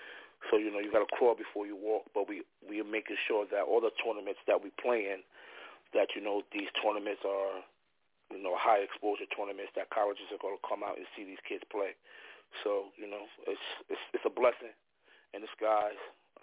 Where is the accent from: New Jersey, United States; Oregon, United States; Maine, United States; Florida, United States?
New Jersey, United States; Passaic; I'm from Passaic, New Jersey. Born and raised in Passaic, New Jersey.